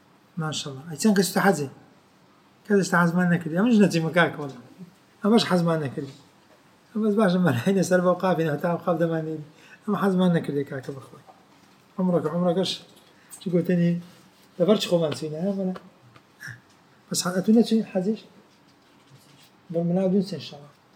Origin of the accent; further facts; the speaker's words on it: Palestine; وأنا فلسطيني